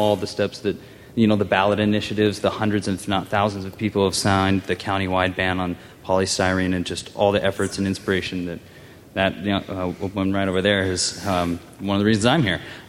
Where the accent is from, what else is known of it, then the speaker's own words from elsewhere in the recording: San Luis Obispo, California, United States; I'm from San Luis Obispo, a preschool teacher in the area, student.